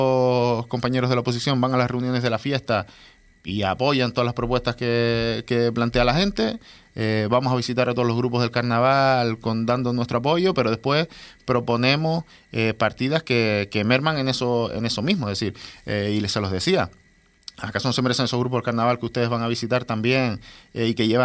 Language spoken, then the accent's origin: Spanish; El Cotillo, Canary Islands, Spain; Yo soy del Cotillo, para mí mi fiesta del Cotillo es identidad, es cultura, es comunidad, es economía.